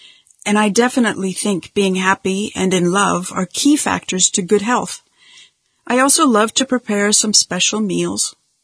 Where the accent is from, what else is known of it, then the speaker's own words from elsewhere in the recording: Melbourne, Victoria, Australia; in my hometown of Melbourne.